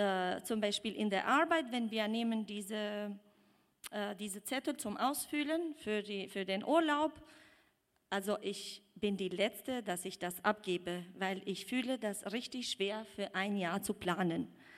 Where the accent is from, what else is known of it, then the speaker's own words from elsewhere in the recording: Albania; German is a second language; moved away as an adult; also born or lived in Greece; now in Esslingen, Germany; Ich bin seit 9 Jahren in Esslingen. Ich bin in Albanien aber geboren und aufgewachsen und auch danach auch 10 Jahre in Griechenland gelebt.